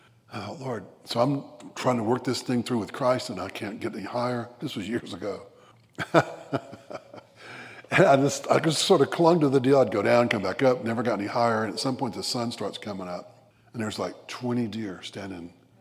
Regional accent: Birmingham, Alabama, United States; moved away; I didn't know how to hunt anything when I moved here. And I was from Birmingham. I was a city slicker.

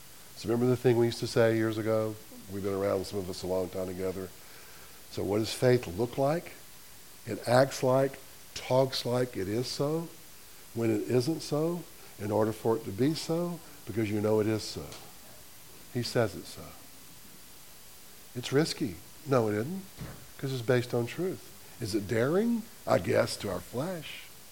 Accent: Selma, Alabama, United States; We're in New York. It's really cold. I'm from Selma. This is scary, you know?

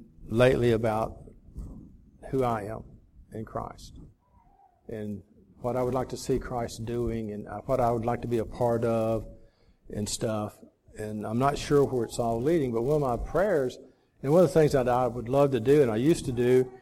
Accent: Florida, United States; You know, I grew up in Florida, and so we would go to the beaches

